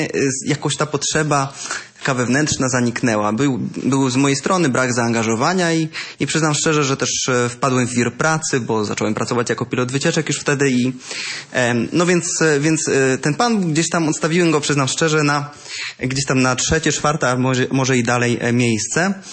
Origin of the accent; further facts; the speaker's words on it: Złotów, Greater Poland Voivodeship, Poland; Ja pochodzę ze Złotowa, to jest na północy Wielkopolski, przepiękna, malownicza miejscowość nad pięknymi jeziorami, zapraszam.